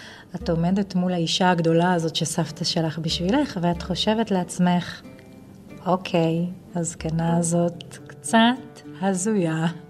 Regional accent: Shlomi, Northern District, Israel; also born or lived in Ma'alot; בגלל שגדלתי בפריפריה הצפונית, בשלומי ובמעלות

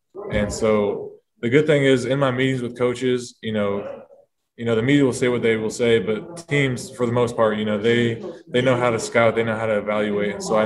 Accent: Houston, Texas, United States; I'm from Houston, Texas.

